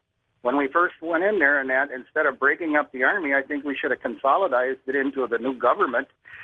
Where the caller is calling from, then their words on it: Marion, Wisconsin, United States; I'm from Marion, Wisconsin, and I listen to you almost every night.